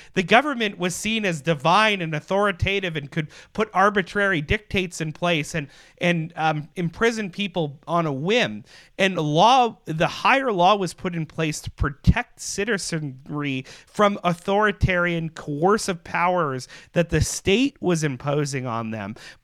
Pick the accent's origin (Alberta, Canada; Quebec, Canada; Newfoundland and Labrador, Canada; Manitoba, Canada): Manitoba, Canada; Yeah, well, I'm not from Ontario, but I, as a Manitoban, can see clearly the dangerous precedent that this sets